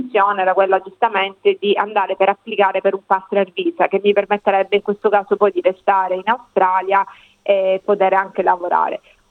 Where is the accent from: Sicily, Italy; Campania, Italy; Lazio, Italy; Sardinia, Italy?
Sicily, Italy; Patti; io sono di Patti, un paese in provincia di Messina, in Sicilia.